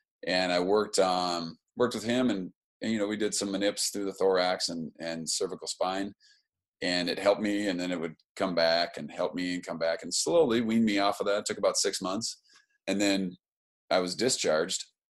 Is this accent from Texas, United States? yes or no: no; Caputa, South Dakota, United States; my early childhood was in a little town called Caputa. That's Caputa. And it's a little tiny town, just about 13 miles outside of Rapid City.